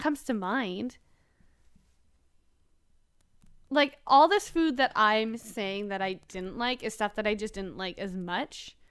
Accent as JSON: {"language": "English", "country": "Canada", "said": "Because I'm a Canadian."}